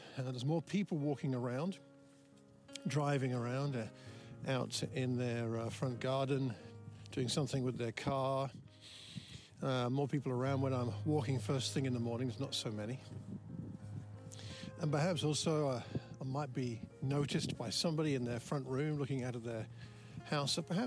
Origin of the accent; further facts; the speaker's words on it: Croxley Green, East of England, United Kingdom; I'm walking through my hometown of Croxley Green here.